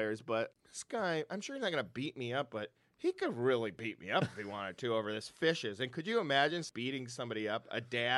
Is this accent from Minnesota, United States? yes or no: yes; Brooklyn Park, Minnesota, United States; now in Los Angeles, United States; I used to order pizza there when I grew up in Brooklyn Park, Minnesota. We're now in Los Angeles, California.